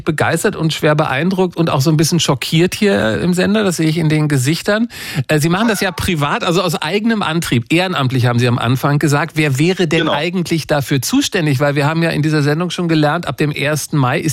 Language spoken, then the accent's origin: German; West Germany, Germany; Ich bin im Westen groß geworden